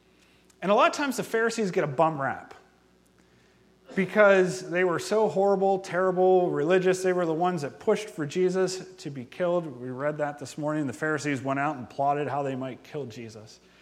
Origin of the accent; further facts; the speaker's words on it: Ohio, United States; And because I am from Ohio, Ohio State.